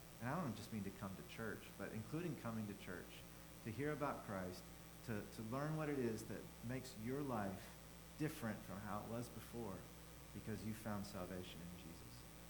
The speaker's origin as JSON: {"language": "English", "town": "Memphis", "region": "Tennessee", "country": "United States", "tie": "born or raised there", "said": "I grew up in Memphis, Tennessee. And so I knew how to work in both those cultures."}